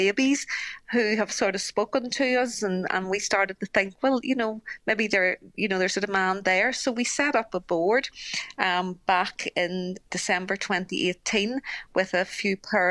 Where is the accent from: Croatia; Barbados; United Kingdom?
United Kingdom; Northern Ireland; So my feeling is, why not in Northern Ireland? You know, we're British citizens as well.